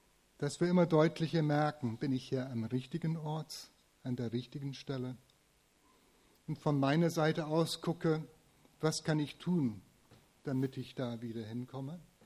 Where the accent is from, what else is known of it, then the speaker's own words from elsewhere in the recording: England, United Kingdom; German is a second language; Also als Engländer weiß ich, was es ist, so ein Gentleman zu sein